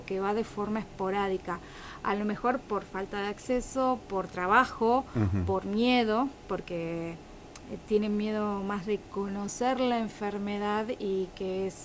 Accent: Buenos Aires, Argentina; also born or lived in Metán; now in El Calafate, Argentina; Yo soy de Buenos Aires, soy oriunda de Buenos Aires

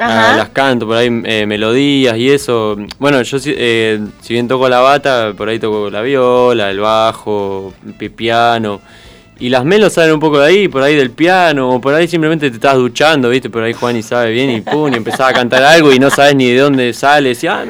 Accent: Santa Rosa, La Pampa, Argentina; also born or lived in Córdoba / Buenos Aires; cuando terminé el cole, el secundario acá en Santa Rosa, volví a Córdoba. Volví porque yo nací allá.

